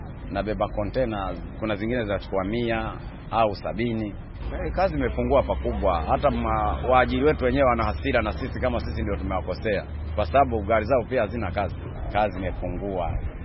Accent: Rwanda; Mimi asili yangu kabisa natoka Rwanda, nchi ya Rwanda.

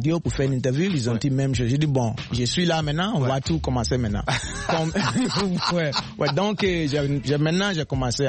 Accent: Côte d’Ivoire; French is a second language; also born or lived in Liberia; Ouais, comme j'ai grandi en Côte d'Ivoire.

